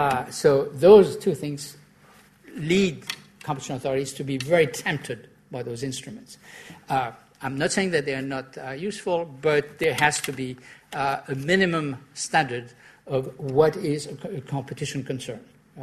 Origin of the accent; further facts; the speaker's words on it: France; English is a second language; in my home country, in France.